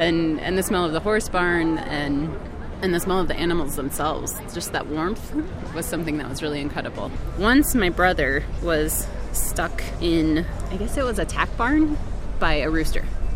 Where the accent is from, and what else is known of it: Grand Island, Nebraska, United States; born or raised there; now in Denver, United States